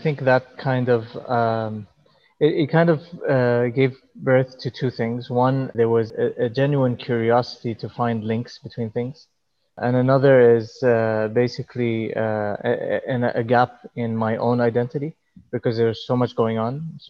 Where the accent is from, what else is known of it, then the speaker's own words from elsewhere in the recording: Dubai, United Arab Emirates; co-founder of Tamashi, and I'm from Dubai. I live in Dubai.